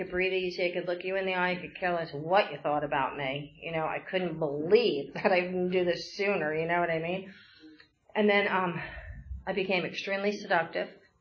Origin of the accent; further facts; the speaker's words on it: New Jersey, United States; I was born and raised in Jersey.